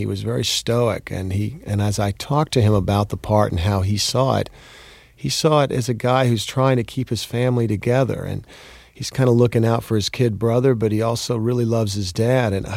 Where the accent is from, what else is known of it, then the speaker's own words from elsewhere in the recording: Fort Worth, Texas, United States; I'm very close to my dad. I was raised in Fort Worth, Texas, and I come from a family of four kids.